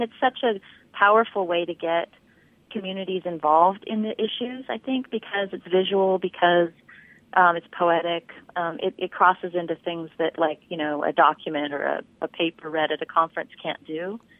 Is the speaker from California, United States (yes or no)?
yes; California, United States; now in Florida, United States; I mean, I grew up in California. There were water issues there. And now I'm in Florida.